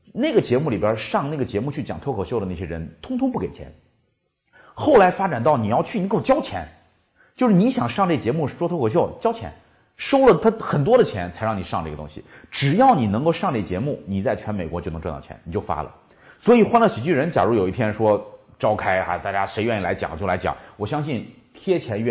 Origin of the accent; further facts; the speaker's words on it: China; 我见过很多我们中国人做企业老喜欢一个陈列架